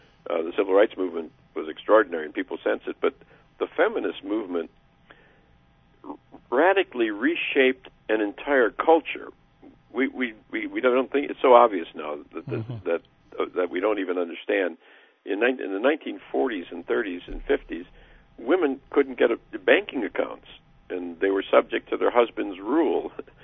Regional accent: Racine, Wisconsin, United States; I'm from Wisconsin, it happens in cities like my hometown, a struggling city of Racine, Wisconsin, an old industrial town.

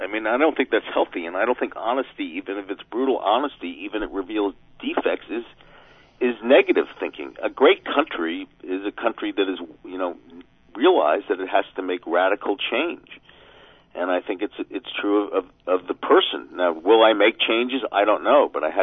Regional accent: Manhattan, New York, United States; I came from a life of tremendous privilege. I grew up in Manhattan, went to private schools all my life.

